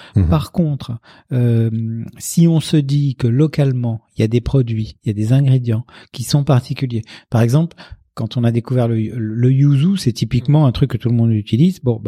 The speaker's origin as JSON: {"language": "French", "town": "Casablanca", "region": "Casablanca-Settat", "country": "Morocco", "tie": "born there", "said": "même si je suis né à Casablanca."}